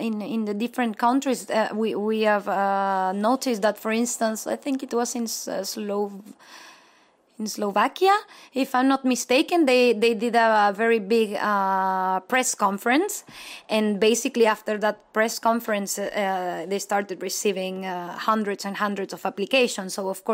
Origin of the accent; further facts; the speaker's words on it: Mexico; English is a second language; I am not European. to start with, I'm from Mexico, so for me it's super interesting to when I arrived here